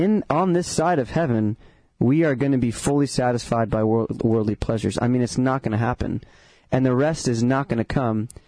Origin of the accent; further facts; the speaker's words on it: Ventura, California, United States; that came out of my hometown of Ventura, where a bunch of fires destroyed hundreds of homes in my hometown